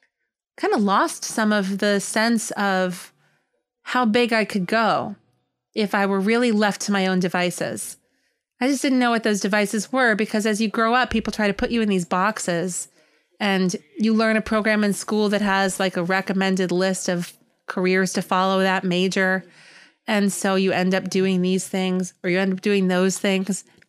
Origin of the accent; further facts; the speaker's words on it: New York City, New York, United States; So I was born in Manhattan on the Upper West Side.